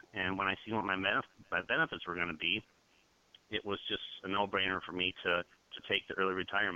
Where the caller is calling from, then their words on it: Michigan Center, Michigan, United States; Michigan Center, Michigan.